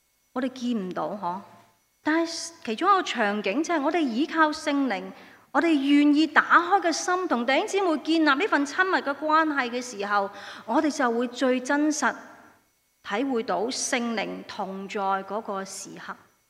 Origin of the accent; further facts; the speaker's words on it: China; 但我们用我们中国人的方式去表达那份的亲爱